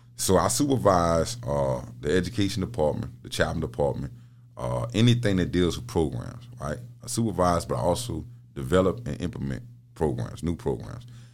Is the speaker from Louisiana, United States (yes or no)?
yes; Louisiana, United States; now in Mississippi; And so, but my job is more difficult because, you know, I come from Louisiana.